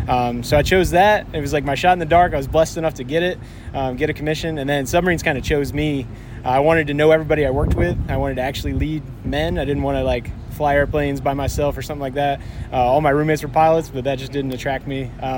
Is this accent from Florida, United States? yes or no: no; Georgia, United States; also born or lived in New York; So Georgia, like Habersham County, and then upstate New York, like north of Syracuse, south of Watertown.